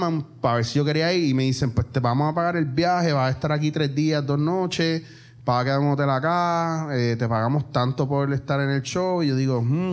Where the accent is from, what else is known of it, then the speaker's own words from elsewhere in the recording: Puerto Rico; como somos como puertorriqueños